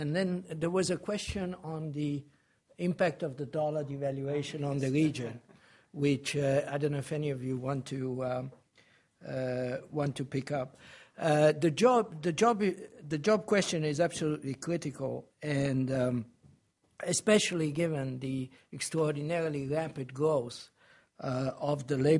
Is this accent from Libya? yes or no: yes; Libya; I mean, I'm originally from Libya, and I visited Libya